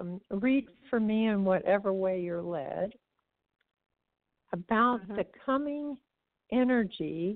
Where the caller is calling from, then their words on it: Florida, United States; calling from Florida.